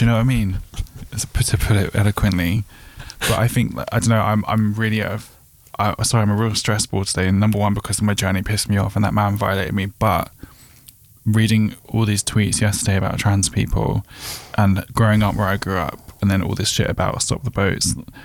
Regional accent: Eltham, London, United Kingdom; I come from Eltham. I've grown up around racist. I grew up around National Front, EDL, all of it.

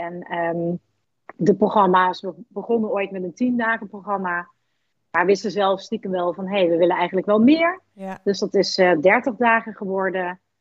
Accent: Maastricht, Limburg, Netherlands; Ik kom inderdaad uit Maastricht. Het mooie zuiden van het land.

